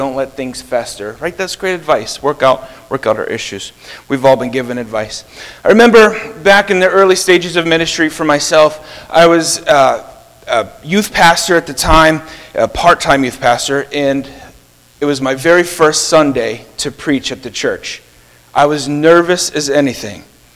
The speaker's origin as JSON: {"language": "English", "town": "Pittsburgh", "region": "Pennsylvania", "country": "United States", "lives_now": "Baltimore, United States", "said": "Where we live near Baltimore, they don't love the fact that I'm from Pittsburgh."}